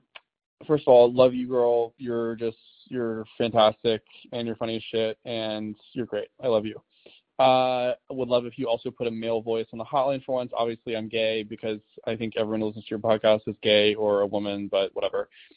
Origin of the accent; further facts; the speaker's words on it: Alabama, United States; I'm from the South. I'm from Alabama. And back there, down there